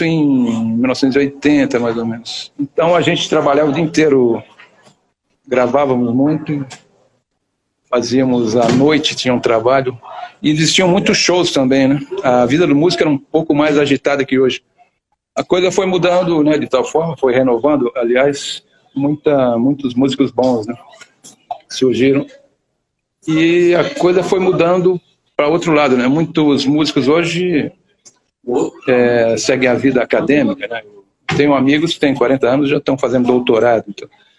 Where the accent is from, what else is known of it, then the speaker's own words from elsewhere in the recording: São Bernardo do Campo, São Paulo, Brazil; Eu sou de São Bernardo do Campo, uma cidade do ABC paulista.